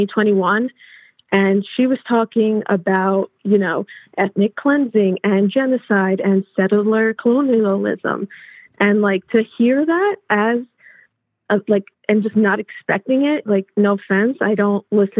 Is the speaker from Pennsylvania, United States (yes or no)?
no; New Jersey, United States; But I was born and raised in New Jersey.